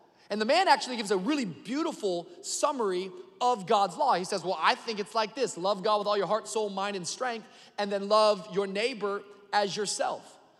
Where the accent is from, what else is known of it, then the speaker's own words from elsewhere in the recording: Tacoma, Washington, United States; I grew up in Tacoma, Washington. I grew up in a Christian home. I'm 4 generations Pentecostal preacher on both sides.